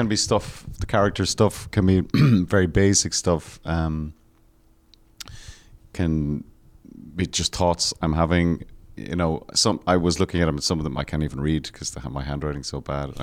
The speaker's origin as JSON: {"language": "English", "country": "Ireland", "tie": "born or raised there", "said": "growing up in Ireland didn't have those."}